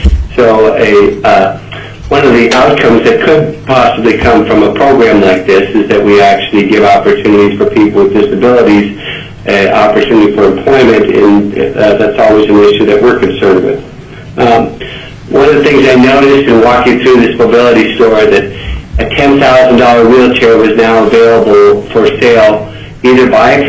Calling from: Anchorage, Alaska, United States; and I'm calling in from Anchorage today.

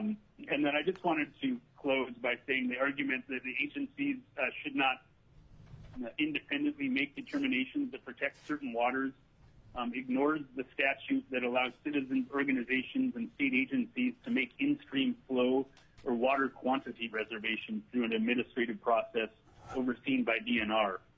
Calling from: Homer, Alaska, United States; I'm calling in from Homer, and I represent the Alaska Center.

